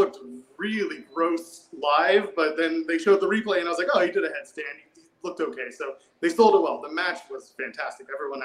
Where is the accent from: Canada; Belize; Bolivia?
Canada; Ottawa, Ontario; I didn't grow up in this city. I grew up in Ottawa, so my titles have never been connected to an Ottawa team.